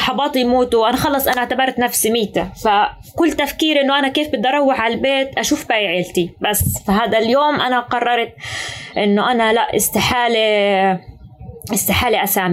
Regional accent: Gaza Strip, Palestine; أنا ما بعرف من فلسطين إلا غزة

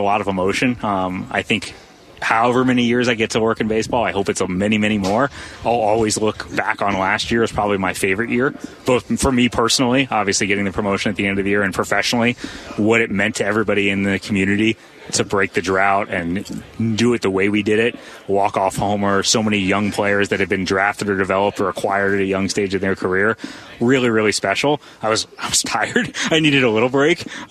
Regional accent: Ohio, United States; As a kid, I grew up in Ohio.

